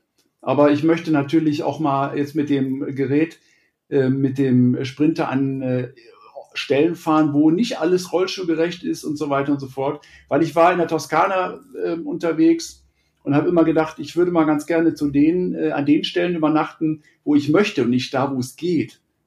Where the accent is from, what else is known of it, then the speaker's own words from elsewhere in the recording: Husum, Schleswig-Holstein, Germany; Und wir kommen aus Husum und da, bis Husum musst du halt immer in Hamburg vorbei.